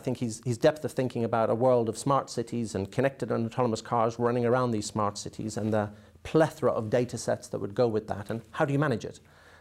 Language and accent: English; Ireland; I grew up in Southern Ireland. We were a rural family, lived by the sea.